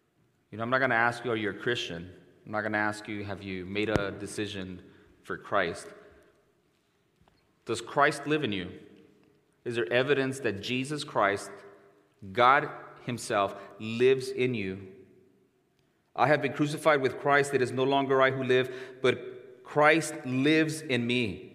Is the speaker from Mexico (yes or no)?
yes; Mexico; now in United States; I grew up in Mexico